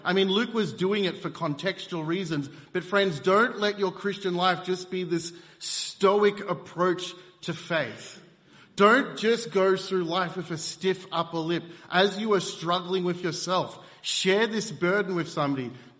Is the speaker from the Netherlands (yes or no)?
no; Seychelles; Okay, we're from the Seychelles. It's this tropical islands in the middle of the Indian Ocean.